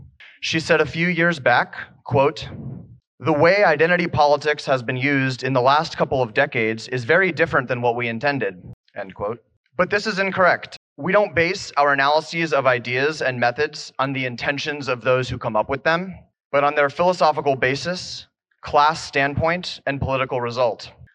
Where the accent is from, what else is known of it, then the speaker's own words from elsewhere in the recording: Philadelphia, Pennsylvania, United States; I'm from Philadelphia. I had never heard of the Philadelphia Plan